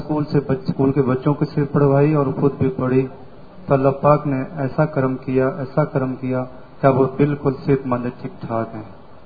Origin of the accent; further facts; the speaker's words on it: Mandi Usman Wala, Punjab, Pakistan; اور قصور سے آگے منڈی عثمان والا سے آیا ہوں میں،